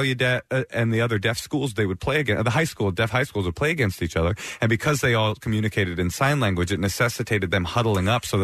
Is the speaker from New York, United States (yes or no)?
yes; Queens, New York, United States; born there; Yeah, I was born in Queens. I had my dad and my mom split when I was like one, and he like jumped into Hasidic Judaism, and my mom jumped into Oakland, and so I was raised literally.